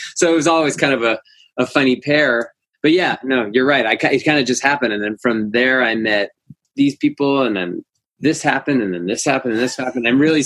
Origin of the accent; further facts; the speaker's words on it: Los Angeles, California, United States; And I used to bemoan the fact that I was from Los Angeles because I felt like people come here to play and people come here to put something together.